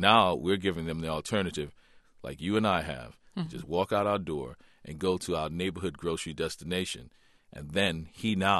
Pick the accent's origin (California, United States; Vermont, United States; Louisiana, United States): Louisiana, United States; New Orleans; now in New York, United States; growing up in New Orleans, where so much of the culture is based around food, is unacceptable.